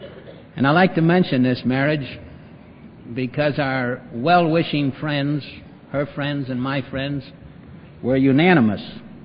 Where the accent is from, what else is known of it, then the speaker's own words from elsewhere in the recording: Chicago, Illinois, United States; I was born and raised in Chicago, attended the University of Chicago.